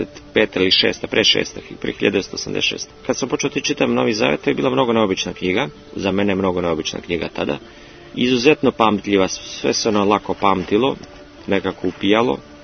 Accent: Ljig, Šumadija and Western Serbia, Serbia; Da, da, iz Ljiga.

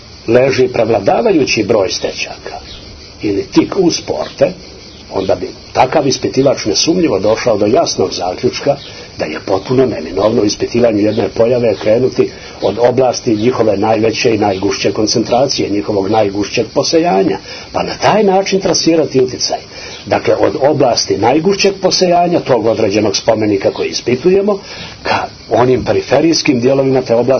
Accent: Montenegro

